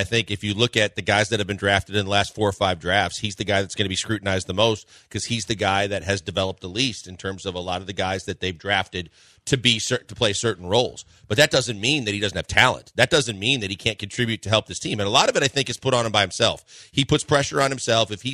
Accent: Midwest, United States; Oh, man. I mean, I'm also from the Midwest.

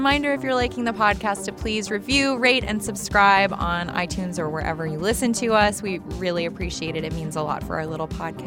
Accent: New York, United States; I was like, I'm from New York too.

